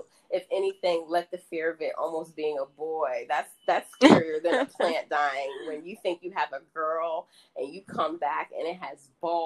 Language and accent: English; New York, United States; I'm a New Yorker. Everything has to be fast, fast, fast.